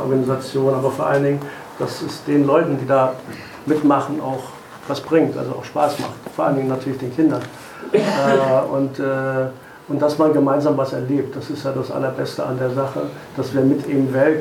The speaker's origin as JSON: {"language": "German", "region": "East Germany", "country": "Germany", "tie": "born or raised there", "said": "Wir sind da sehr stark mit der sowjetischen, russischen Kultur aufgewachsen hier im Osten."}